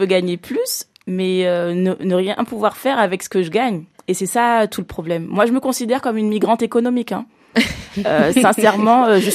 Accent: Mali; je suis là-bas en tant que malienne. J'ai un contrat local, donc j'ai la double nationalité.

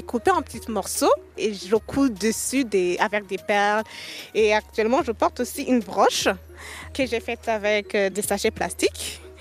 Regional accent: Burundi; Je suis burundaise. J'ai 26 ans

